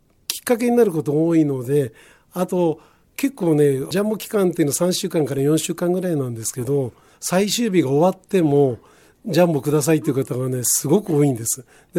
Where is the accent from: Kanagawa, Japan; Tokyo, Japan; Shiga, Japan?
Kanagawa, Japan; Yokohama; 私はね横浜の南区の井戸ヶ谷ってあるんですけども、そこで生まれまして、1歳の時に父親の仕事の関係の寮が鶴見の方にありましたので、そちらの1歳の時から移動して、それで小学校5年生まで鶴見におりまして